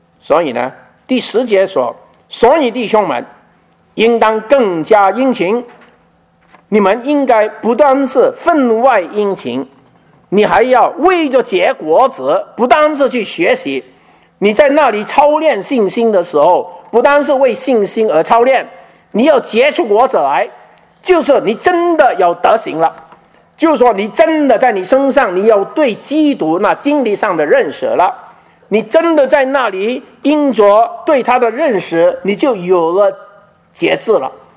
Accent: Guangdong, China; 我们广东人叫牛头裤都得啦

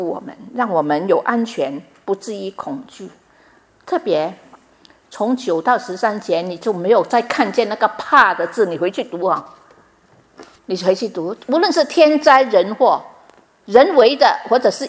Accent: Vietnam; 对不起啊，我说越南的共军啊，因为我在那边长大，我知道

